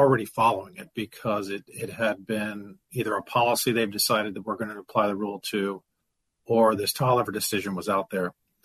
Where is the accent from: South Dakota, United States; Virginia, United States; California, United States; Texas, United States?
Virginia, United States; I grew up in the Washington suburbs of Northern Virginia